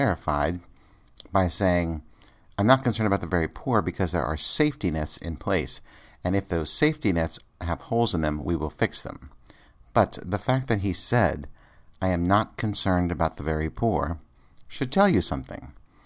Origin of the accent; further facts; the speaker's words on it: Virginia, United States; So, yet again, my home state of Virginia shows their craziness.